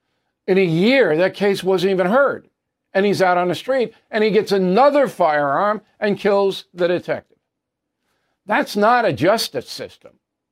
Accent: New York, United States; So I'm reading the letters to the editor in Newsday, which is my hometown paper, covers Long Island from the Queens Line all the way out to Montauk.

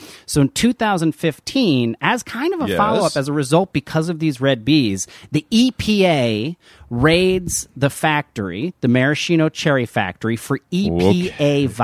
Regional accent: New Jersey, United States; But my dad, I grew up in New Jersey, and my dad lived in Michigan, Sherry.

